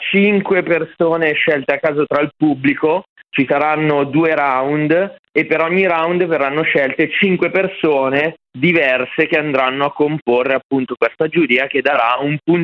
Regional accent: Lombardy, Italy; e sono un brianzolo io

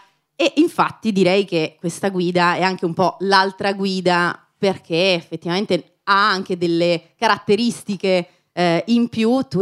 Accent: Milan, Lombardy, Italy; Io la chiamo la mia Milano, anzi dico sempre sono milanese del Giambellino.

